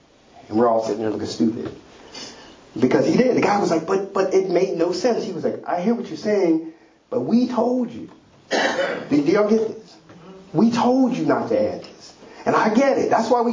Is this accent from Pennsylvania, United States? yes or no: yes; Pittsburgh, Pennsylvania, United States; also born or lived in Philadelphia; I told you I'm from Pittsburgh, so I told you in two different places. I lived in Philly, but I'm from Pittsburgh